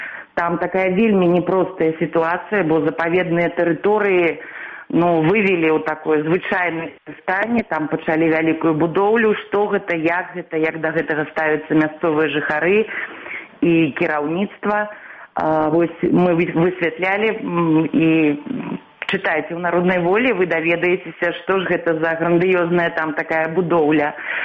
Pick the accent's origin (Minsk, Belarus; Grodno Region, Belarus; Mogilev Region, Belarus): Minsk, Belarus; born there; Ну, я нарадзілася ў Мінску, закончыла Беларускі дзяржаўны універсітэт, факультэт журналістыкі.